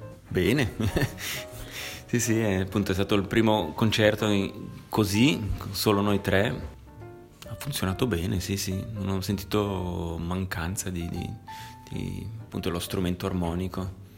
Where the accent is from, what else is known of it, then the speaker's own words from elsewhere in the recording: Locarno, Ticino, Switzerland; born there; Per forza, perché sono nato a Locarno, Ticino è piccolo